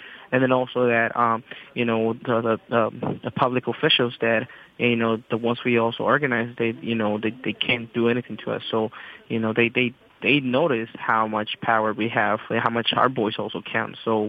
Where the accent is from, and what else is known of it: Mexico; now in Oregon, United States